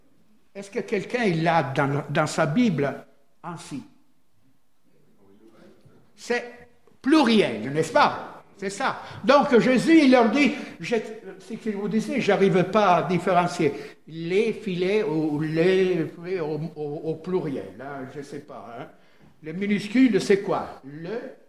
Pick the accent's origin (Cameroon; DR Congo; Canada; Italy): Italy; French is a second language; Je vous ai dit, vous le savez, je suis italien.